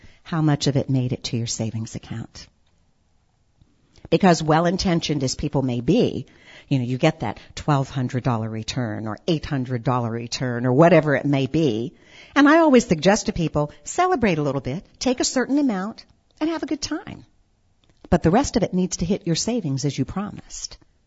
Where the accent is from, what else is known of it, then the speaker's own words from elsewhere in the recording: Great Falls, Montana, United States; also born or lived in Tokyo, Japan; We had been in Tokyo, Japan, got our next assignment, and it was Great Falls, Montana. I was the only African American, Native American in my high school.